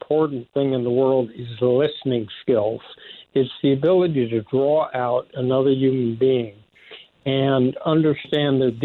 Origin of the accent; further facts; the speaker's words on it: Los Angeles, California, United States; when we were growing up in Los Angeles, my dad had my two brothers